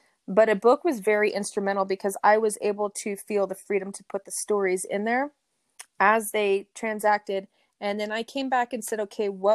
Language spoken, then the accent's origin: English; Colorado, United States; And so we came from Colorado, went back to Colorado, kind of just had to reinvent who we were.